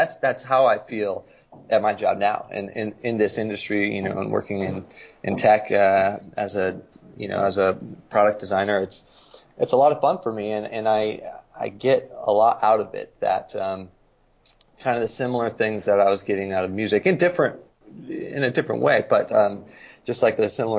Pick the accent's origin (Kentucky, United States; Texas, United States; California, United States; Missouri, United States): California, United States; I'm from the West Coast. I'm from the San Francisco Bay Area, so I knew I was going to move back to California.